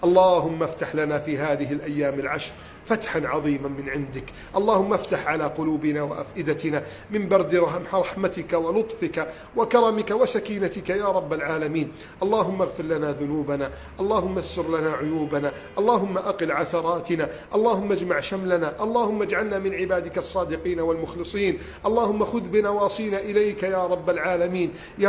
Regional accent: Egypt; اللهم احفظ بلدنا مصر من كيد الكائدين وحقد الحاقدين وفساد المفسدين.

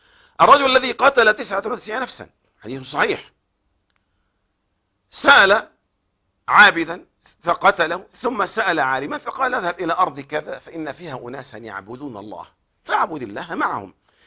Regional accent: Egypt; والله انا كمواطن مصري انا شايف مصر من احسن البلاد

